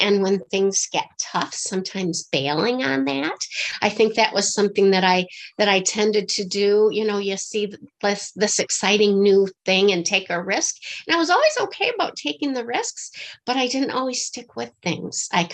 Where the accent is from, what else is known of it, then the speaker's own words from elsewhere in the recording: Michigan, United States; And I grew up in Michigan. I've always been here